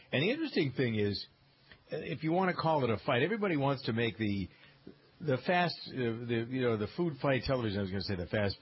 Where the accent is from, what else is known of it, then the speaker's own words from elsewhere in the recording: Framingham, Massachusetts, United States; I use Framingham as an example, my hometown in Massachusetts.